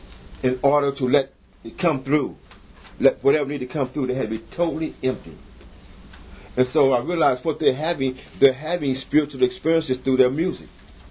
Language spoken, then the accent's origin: English; Midwest, United States; You know, because I come from the Midwest, it was a big deal.